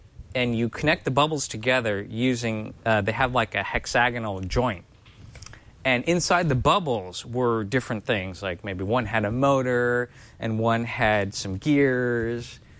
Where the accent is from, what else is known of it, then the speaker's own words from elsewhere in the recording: Los Angeles, California, United States; I grew up in Los Angeles, and my home was it was a single parent family, and it was really my mom that raised me